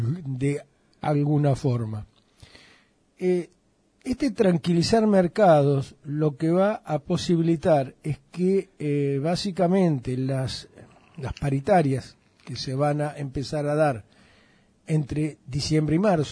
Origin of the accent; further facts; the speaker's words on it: Argentina; al cual tan afectos somos los argentinos